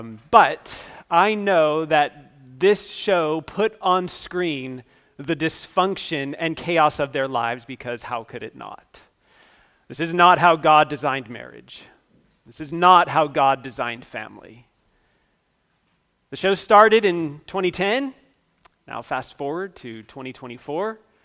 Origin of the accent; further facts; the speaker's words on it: Utah, United States; The show followed a polygamist family from Utah, my home state